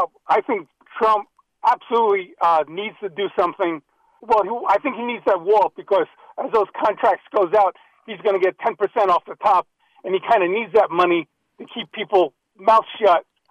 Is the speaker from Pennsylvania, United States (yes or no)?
no; Lewisboro, New York, United States; Lewisboro, New York.